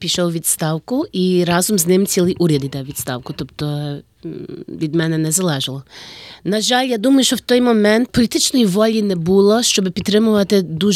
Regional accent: Chicago, Illinois, United States; moved away as an adult; now in Ukraine; я народилася в Америці, жила в місті Чикаго з своїми батьками, які приїхали після Другої світової війни в Америку. Я попала в Україну 28 років тому, в 92-му році

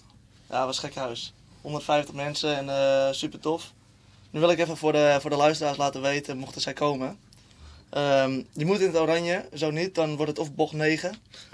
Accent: Heemskerk, North Holland, Netherlands; now in Melbourne, Australia; Ik kom uit Heemskerk. Ik ben eigenlijk naar Australië gekomen 1,5 jaar geleden om te reizen. En dat ik in Melbourne aankwam, werd ik zo verliefd op deze stad dat ik niet meer wegging. Dus ik ben hier voor 9 maanden nu

